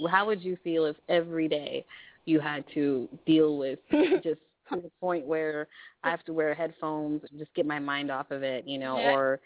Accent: Riverside, California, United States; well, I'm from Riverside, you know, somewhere small, coming

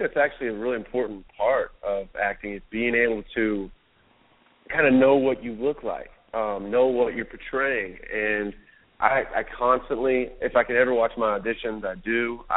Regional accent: Louisville, Kentucky, United States; I'm from Louisville, Kentucky, so I kind of stuck a little Muhammad Ali part into my rap just to kind of mark that home.

